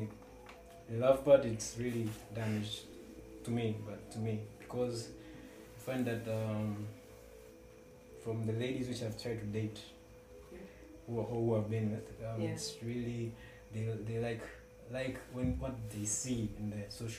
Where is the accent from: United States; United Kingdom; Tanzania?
Tanzania; Arusha; now in Moshi, Tanzania; I'm from Arusha, but I'm here Moshi for college KSP Kilimanjaro School of Pharmacy.